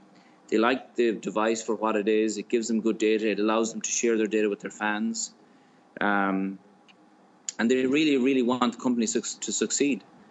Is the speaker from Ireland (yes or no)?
yes; Tuam, County Galway, Ireland; we've got our friends from my hometown. So they play a course called Tuam Golf Course in Galway in Ireland on the west coast, and another course called Athenry and Ballinrobe.